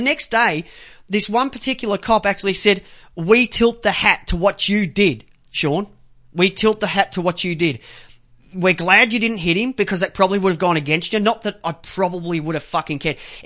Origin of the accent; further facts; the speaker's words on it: Myrtleford, Victoria, Australia; we had to go through a place through Beechworth, then to Myrtleford, my hometown.